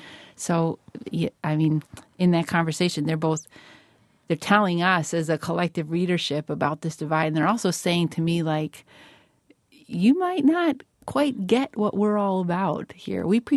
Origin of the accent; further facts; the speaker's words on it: Grafton, Wisconsin, United States; I describe myself as a small town Wisconsinite to people because I grew up in Grafton, but Grafton now is very much part of the Milwaukee metro area. And when I was growing up, it was 7,000 people, and it's really not a small town.